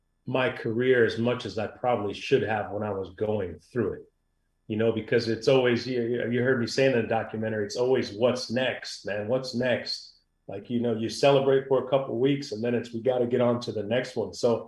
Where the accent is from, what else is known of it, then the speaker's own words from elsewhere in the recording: Michigan, United States; also born or lived in New Jersey; And, you know, I was born in New Jersey. My grandmother has 14 kids. My mom has 13 brothers and sisters. We used to spend every summer in New Jersey at her house, and she was the big Yankee fan. So that's what made me fall in love with the Yankees. I grew up in Michigan